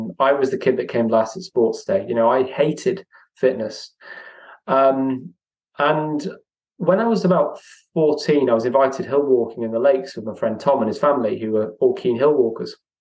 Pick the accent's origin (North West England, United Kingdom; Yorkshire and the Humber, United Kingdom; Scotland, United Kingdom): North West England, United Kingdom; Chester; I was brought up in Chester and I was an only child.